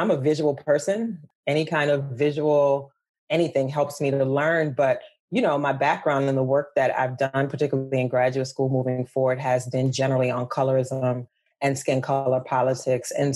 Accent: New Orleans, Louisiana, United States; I grew up dark skinned, the daughter of West African parents, born and raised in New Orleans, right?

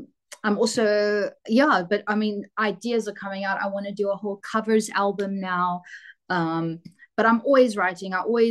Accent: Hong Kong; I am from Hong Kong, so hopefully, I'll get in there soon.

